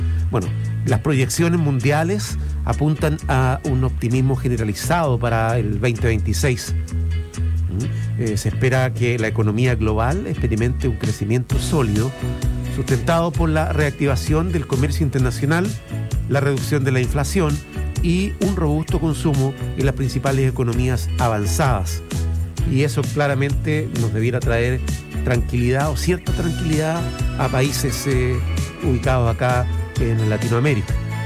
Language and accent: Spanish; Chile; lo que estamos pensando nosotros como chilenos y chilenas